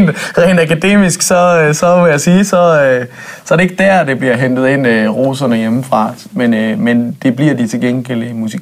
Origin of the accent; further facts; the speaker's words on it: Nørresundby, North Denmark Region, Denmark; Jeg er fra Nørresundby.